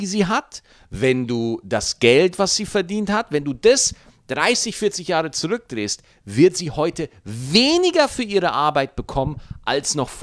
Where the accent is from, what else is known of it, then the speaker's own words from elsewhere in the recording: Bavaria, Germany; Ich habe als Bayer nur Nachteile.